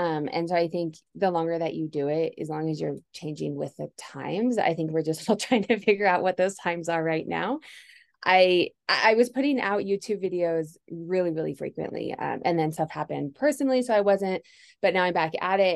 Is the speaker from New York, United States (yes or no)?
no; Denver, Colorado, United States; I'm from Denver, still live here